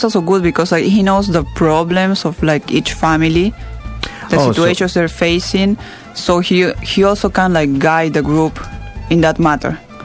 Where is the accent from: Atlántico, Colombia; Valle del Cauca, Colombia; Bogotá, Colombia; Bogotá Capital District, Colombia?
Atlántico, Colombia; Barranquilla; English is a second language; in my neighborhood, in my hometown, in Barranquilla, sometimes we have like something like called neighborhood meditation.